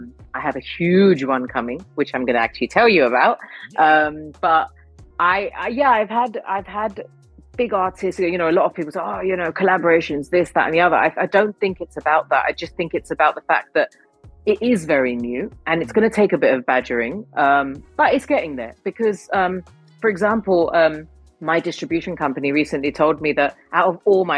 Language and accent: English; London, United Kingdom; I was born and brought up in London, and I've never had Gujarati music that I could, you know, rave to and be out with mates with. And, you know, it was always like we only heard our language when it got to Navratri.